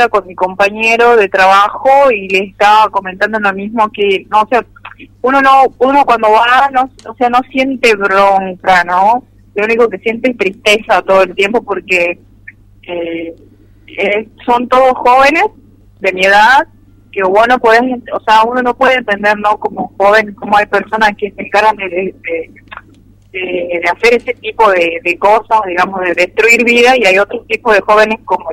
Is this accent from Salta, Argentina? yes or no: yes; General Mosconi, Salta, Argentina; also born or lived in Tartagal; Yo nací en Tartagal. Mis papás son de Tartagal, pero cuando era niña me fui a vivir ahí a Mosconi, en el barrio 447.